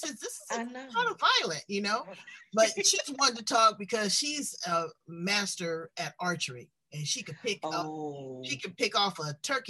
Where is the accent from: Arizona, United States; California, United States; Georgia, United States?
California, United States; Los Angeles; If you see Los Angeles, I was born and raised in Los Angeles.